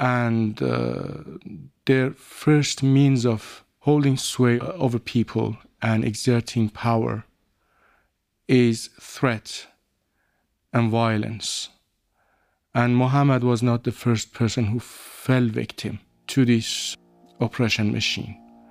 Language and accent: English; Shiraz, Fars, Iran; some friends, mutual friends in my hometown, Shiraz, to ask if it was true